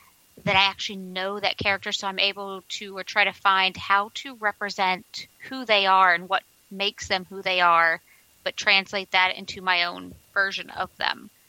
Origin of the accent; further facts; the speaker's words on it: Florida, United States; I'm originally from Florida and my parents are huge Disney people.